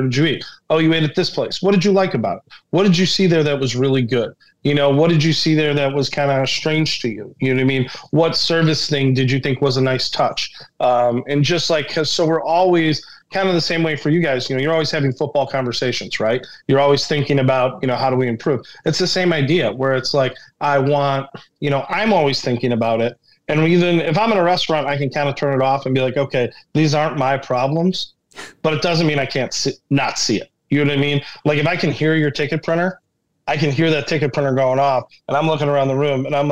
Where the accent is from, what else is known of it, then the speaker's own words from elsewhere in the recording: Chicago, Illinois, United States; I grew up, like 84th and St. Louis. I grew up in Ashburn. So it's like, I grew up two blocks away from Vito and Nick's. So it's like, that for me is like, you know, home.